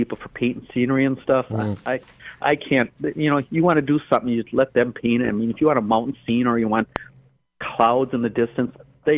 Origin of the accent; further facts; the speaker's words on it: Green Bay, Wisconsin, United States; I mean, you find stuff, you say, oh, I'm from Green Bay. I'm going to have some Green Bay landmarks on there.